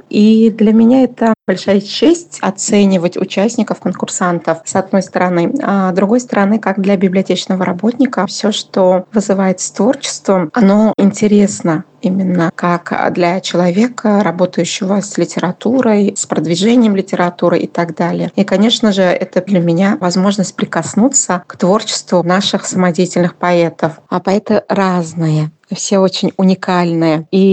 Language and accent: Russian; Tatarstan, Russia; Так как я из Татарстана, мне казалось, что какие-то будут ко мне вопросы.